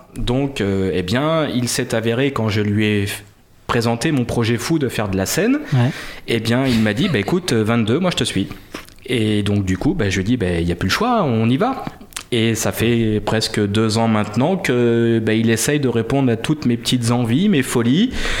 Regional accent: Nieul-sur-Mer, Nouvelle-Aquitaine, France; born there; j'ai été à Nieul-sur-Mer, ma ville natale presque

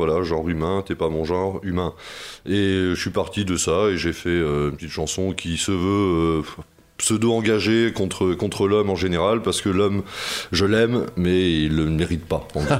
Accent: Vervent, France; Jean et moi, qui sommes frères et qui faisons partie des membres fondateurs, on a grandi à Vervent, effectivement, Vervent, à côté de Saint-Jean. Mais on est tous des alentours.

